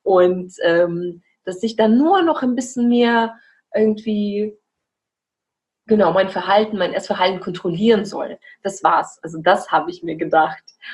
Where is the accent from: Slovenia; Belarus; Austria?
Belarus; now in Germany; ich komme aus Weißrussland und bin jetzt seit fast 8 Jahren hier in Deutschland.